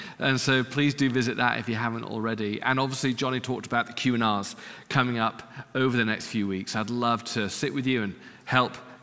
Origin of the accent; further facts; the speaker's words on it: United Kingdom; now in United States; and I'm British.